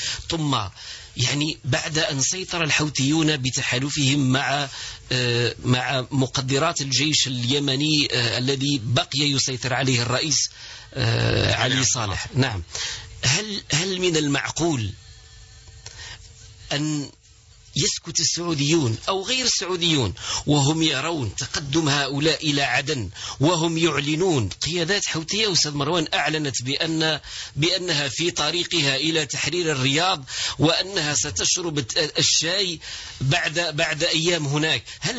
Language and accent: Arabic; Algeria; نحن كنا جميعا كجزائريين نتمنى أن يسود منطق الحوار